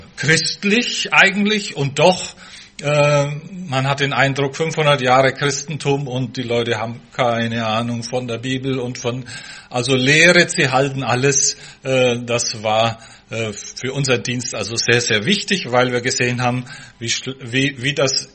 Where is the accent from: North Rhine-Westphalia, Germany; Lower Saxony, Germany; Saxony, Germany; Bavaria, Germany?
Bavaria, Germany; Also zumindest die Dörfer, wo ich aufgewachsen bin, bei Nürnberg, hat man in der Heimatkunde gelernt, dass die um 700-800 entstanden sind.